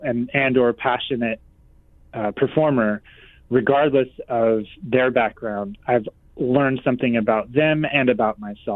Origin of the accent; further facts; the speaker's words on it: Oklahoma, United States; I grew up in Oklahoma, where maybe like Omaha, it isn't the New York of classical music.